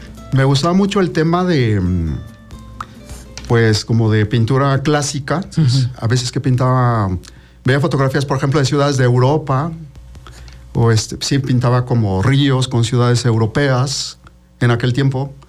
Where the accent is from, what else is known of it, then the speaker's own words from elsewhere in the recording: Cuernavaca, Morelos, Mexico; born there; En Cuernavaca, bueno, específicamente en Chamilpa.